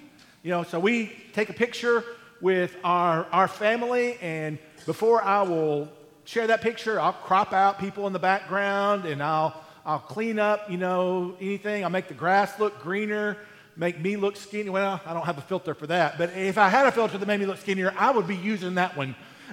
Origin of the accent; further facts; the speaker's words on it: Tennessee, United States; we're from Coffee County, and we may view the things that our school does as better than what, you know, stupid McMinnville schools do.